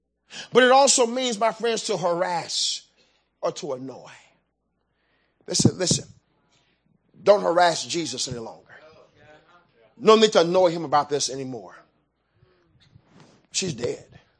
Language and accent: English; Chicago, Illinois, United States; I remember, and I grew up in Chicago on the west side